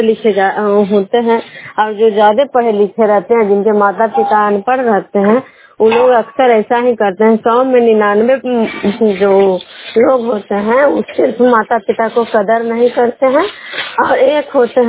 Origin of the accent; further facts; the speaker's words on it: Bishnupur, Bihar, India; मैं बिष्णुपुर ग्राम खजरा पंचायत नालंदा जिला नवनसा प्रखंड के निवासी हूँ।